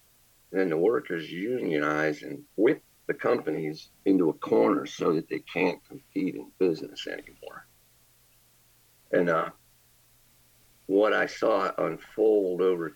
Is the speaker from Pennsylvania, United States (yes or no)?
yes; Sharon, Pennsylvania, United States; I grew up in Sharon, Pennsylvania, about 40 miles northwest of Pittsburgh.